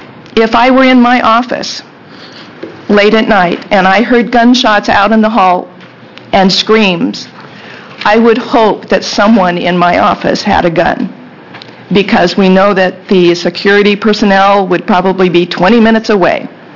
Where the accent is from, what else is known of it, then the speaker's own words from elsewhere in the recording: Forest Grove, Oregon, United States; I'm from Forest Grove.